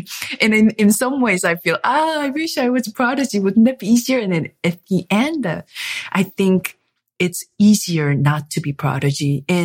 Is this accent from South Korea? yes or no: yes; South Korea; English is a second language; my both parents worked, which I grew up in Korea.